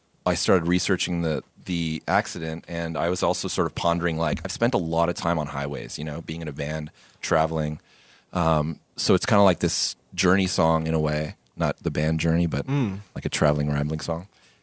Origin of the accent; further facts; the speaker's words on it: Mississauga, Ontario, Canada; my mom is from Montreal and my dad's from England. And we grew up in Toronto or Mississauga in the suburbs.